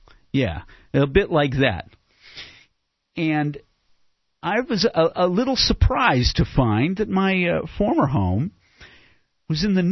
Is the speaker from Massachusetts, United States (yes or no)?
yes; Boston, Massachusetts, United States; When I was a little kid, or when I was a kid growing up in eastern Massachusetts, I was born in Boston